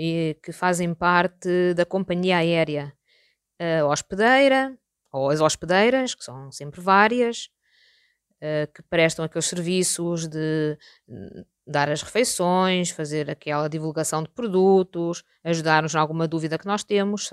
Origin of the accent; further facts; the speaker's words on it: Lisbon, Portugal; now in Almada, Portugal; sou professora de português, tenho 56 anos, sou natural de Lisboa, vivo em Almada e sou a mãe da Tatiana.